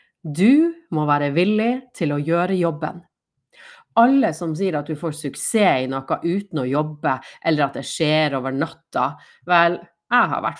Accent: Northern Norway, Norway; fra Nord-Norge og har drevet business i over 13 år.

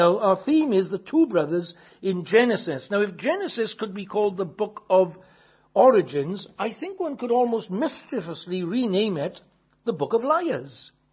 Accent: Wales, United Kingdom; I'm from South Wales.

